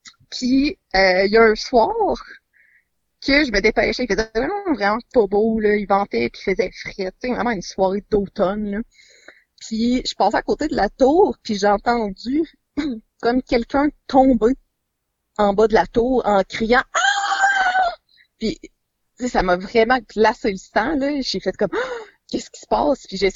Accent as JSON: {"language": "French", "town": "Ottawa", "region": "Ontario", "country": "Canada", "lives_now": "Quebec City, Canada", "said": "Là, j'habite à Québec, mais je viens de la région d'Ottawa."}